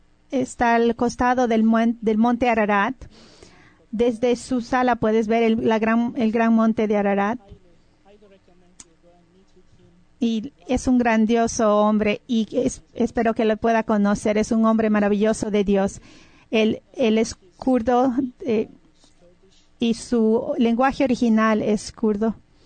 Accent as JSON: {"language": "Spanish", "region": "Istanbul", "country": "Turkey", "said": "Ustedes saben que soy de Turquía, de Estambul."}